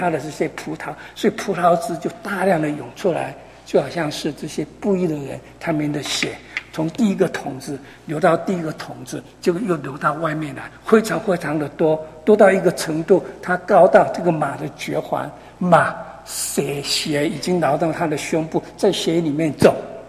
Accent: Taiwan; 我出生在台湾的农村，从小就看到农夫。

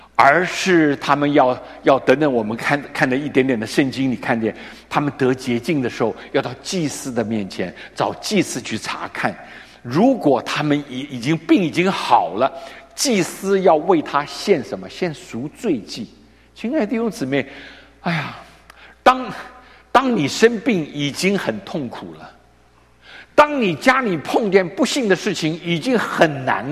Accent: China; 我们从中国来叫领导，党委书记

